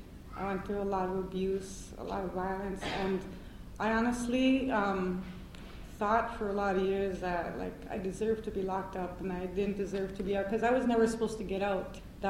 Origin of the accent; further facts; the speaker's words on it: Winnipeg, Manitoba, Canada; And where I grew up in Winnipeg, Manitoba. And if anybody knows anything about Winnipeg, it's very gang-oriented, a lot of street gangs, a lot of violence